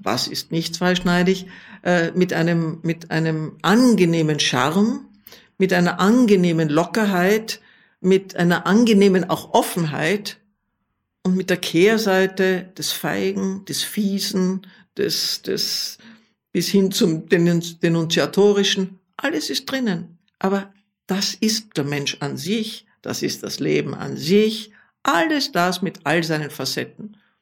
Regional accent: Vienna, Austria; jetzt spreche ich als Wienerin

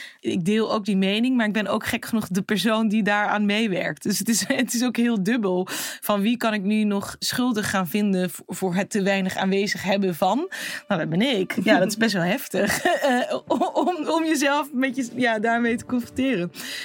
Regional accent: Curaçao; Ik kom zelf uit Curaçao, ik ben daar geboren en getogen. En ik hoor sinds 1634 al bij Nederland, voordat Nederland überhaupt Nederland is geworden.

